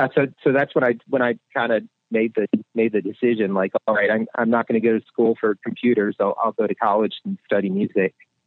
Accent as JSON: {"language": "English", "town": "Chicago", "region": "Illinois", "country": "United States", "tie": "born or raised there", "said": "I grew up in the Chicago suburbs, and I went to school at Northern Illinois University, which is only an hour from Chicago. Mm. And it was an hour and 15 minutes from where I grew up."}